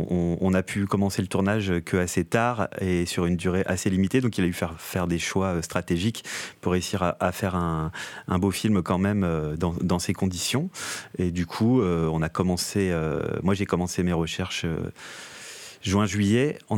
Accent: Vieux-Moulin, Hauts-de-France, France; Vieux-Moulin, un petit village là où j'ai grandi

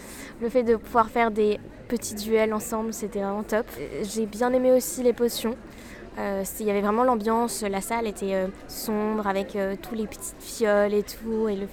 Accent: Paris, Île-de-France, France; comme je suis parisienne, c'est assez pratique

